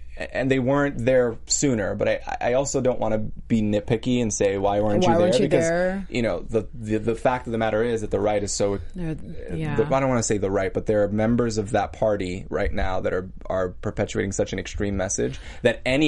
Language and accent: English; East Coast, United States; now in Los Angeles, United States; We're in Los Angeles, and I'm from the East Coast. You know, I'm New York, New Jersey guy.